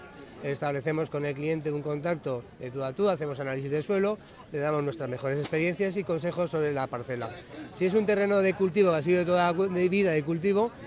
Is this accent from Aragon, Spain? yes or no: yes; Sarrión, Aragon, Spain; venimos de Teruel, de la provincia de Teruel, somos un pueblo que se llama Sarrión, en teoría es la capital del mundo de la trufa.